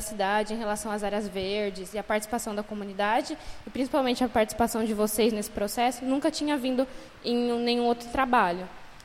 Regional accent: Suzano, São Paulo, Brazil; Então, eu não sou de Bertioga, sou de Suzano, mas é próximo aqui da região.

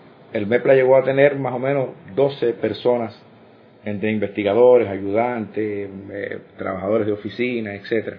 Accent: Havana, Cuba; acá en el municipio de La Lisa, de donde soy

